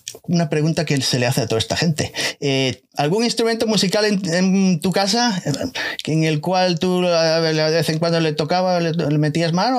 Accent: Muros, Galicia, Spain; born there; Yo nací en Muros, en una ciudad muy bonita. Un pueblo, digo, una ciudad. Joder, fue ciudad. Muros.

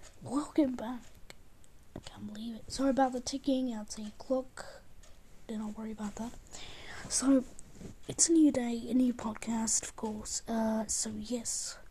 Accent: Bulgaria; Because I'm from Bulgaria. I'm actually from Bulgaria.

